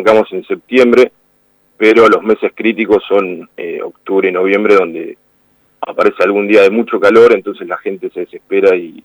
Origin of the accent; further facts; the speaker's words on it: Gonnet, Buenos Aires Province, Argentina; somos de Gonet